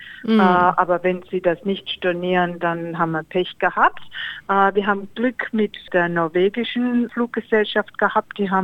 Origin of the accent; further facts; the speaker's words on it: Germany; moved away; wo ich nicht nach Deutschland, wo ich aufgewachsen bin, gehen kann.